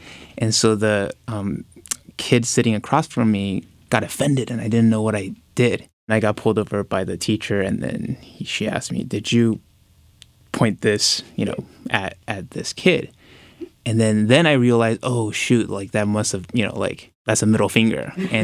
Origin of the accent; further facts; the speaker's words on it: San Jose, California, United States; also born or lived in Taipei, Taiwan; And then afterwards, my parents took me back to California, and I spent the rest of my childhood in San Jose. Yeah, so that was from the ages of 8 to the end of high school